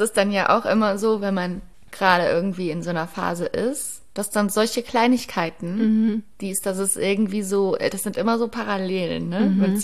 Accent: Saxony, Germany; Bei uns in Sachsen ist es, glaube ich, schlimmer als bei euch in NRW, ne?

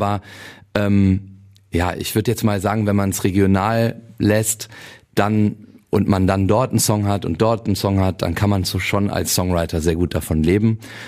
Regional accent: Cologne, North Rhine-Westphalia, Germany; Ich komme ja aus Köln oder aus der Umgebung Euskirchen-Köln. Ich bin aufgewachsen, auch mit kölscher Musik.

